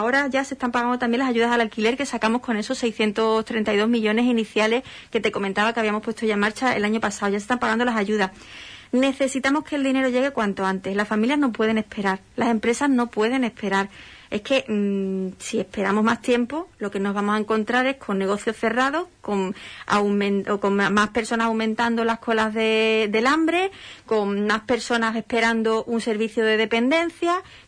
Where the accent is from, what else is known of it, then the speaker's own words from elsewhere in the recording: Spain; Nosotros somos españoles, igual que son españoles en Madrid, en Barcelona o en el País Vasco